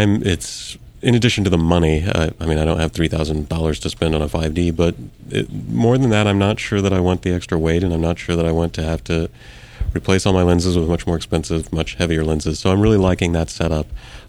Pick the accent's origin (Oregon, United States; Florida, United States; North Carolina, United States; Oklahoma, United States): Oklahoma, United States; I grew up in Oklahoma, and there's a lot of buffalo and a lot of prairie dogs